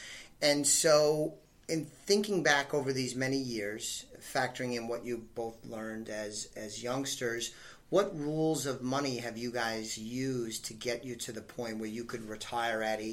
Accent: New York City, New York, United States; I grew up in New York City, and having the paper out and collecting it

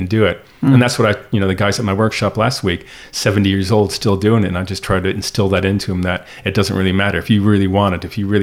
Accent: Detroit, Michigan, United States; Well, I think growing up in Detroit was great. That was, you know, sort of, it was exciting. It was a city I was living in. But then we moved to a suburb 3-4 miles outside Detroit.

